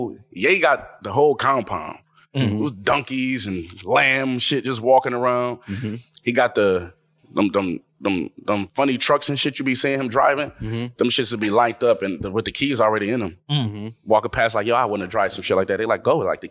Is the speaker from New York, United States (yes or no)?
yes; Buffalo, New York, United States; Like, I'm the guy from Buffalo. It's no bigger in hip hop than what we are from our city.